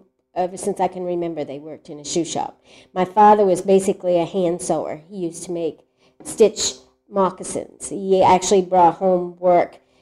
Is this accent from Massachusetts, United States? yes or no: no; Lewiston, Maine, United States; also born or lived in New Britain; I was born in New Britain, Connecticut, and I only lived down there for a year, and then my mother and father moved in this area, Lewiston, Auburn, and I was raised in Lewiston, Auburn